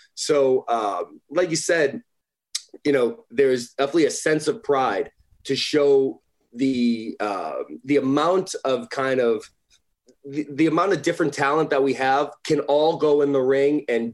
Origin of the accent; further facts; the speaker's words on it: Northeast, United States; as a kid growing up in the Northeast